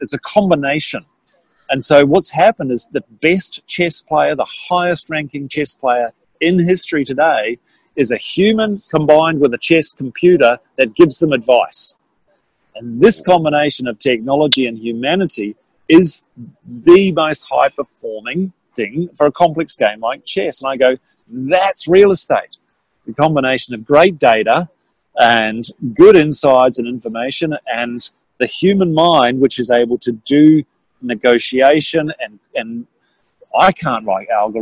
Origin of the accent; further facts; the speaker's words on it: Wellington, New Zealand; in Wellington, my hometown in New Zealand